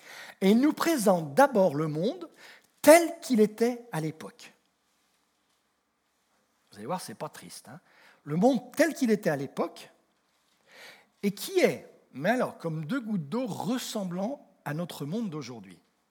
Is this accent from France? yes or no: yes; Lyon, Auvergne-Rhône-Alpes, France; Je suis lyonnais, hein, entre autres.